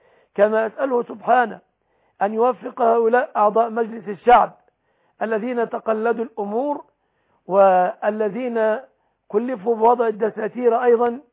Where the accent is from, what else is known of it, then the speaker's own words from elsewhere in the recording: Egypt; وأسأل الله أن يحفظ بلادنا مصر آمنة مطمئنة